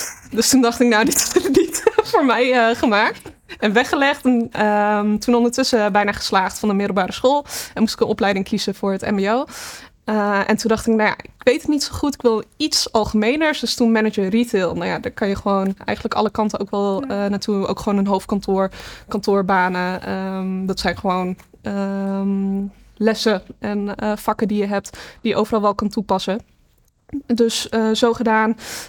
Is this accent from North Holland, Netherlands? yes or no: no; Friesland, Netherlands; moved away as an adult; now in Utrecht, Netherlands; Ik kom zelf uit Friesland. Dus ik heb eerst daar 5 jaar gewerkt.